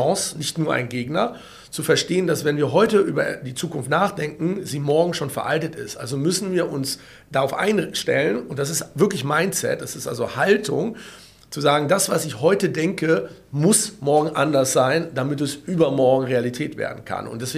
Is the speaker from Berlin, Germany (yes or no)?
yes; Berlin, Germany; das würde ich als Berliner jetzt erstmal mir diesen Mikrokosmos hier erstmal vornehmen